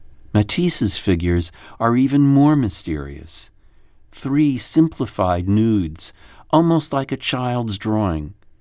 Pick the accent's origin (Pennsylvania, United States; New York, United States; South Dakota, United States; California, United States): New York, United States; I grew up in New York, and this has been one of my favorite paintings since I was old enough to go to museums.